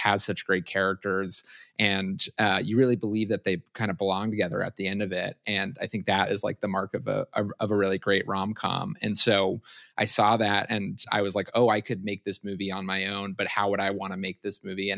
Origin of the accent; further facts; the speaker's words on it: Los Angeles, California, United States; Yeah, I grew up in Los Angeles, and I kind of, you know, knew from a very young age that I wanted to make movies